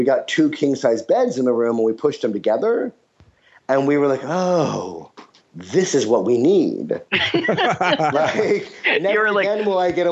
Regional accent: New York City, New York, United States; And what we were going to do was spend a week with John in New York because I'm from New York City and he's never been to New York.

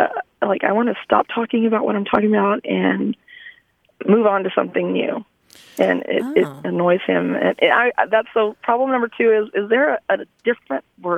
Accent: Dallas, Texas, United States; I'm from the Dallas area.

